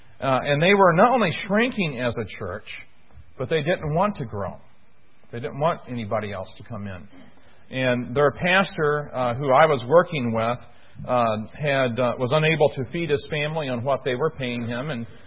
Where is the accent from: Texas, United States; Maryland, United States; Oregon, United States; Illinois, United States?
Illinois, United States; Now, that was one problem I saw in a church in my hometown in Illinois.